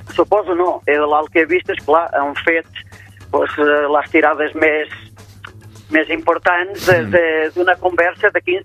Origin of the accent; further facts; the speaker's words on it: Portugal; Catalan is a second language; now in Andorra; jo no sóc d'Andorra, sóc una persona que vinc de Portugal, al meu país no hi ha bordes.